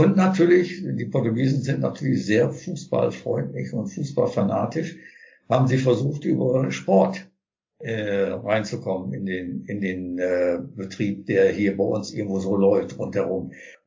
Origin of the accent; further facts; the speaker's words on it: Nordhorn, Lower Saxony, Germany; Ich bin gebürtiger Nordhorner, bin 74 Jahre alt